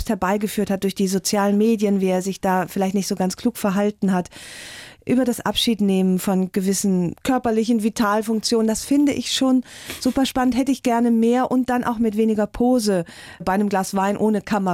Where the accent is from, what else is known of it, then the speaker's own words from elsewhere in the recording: Rhineland, Germany; bin ich ja Rheinländerin, wir sind eigentlich ständig zerrüttet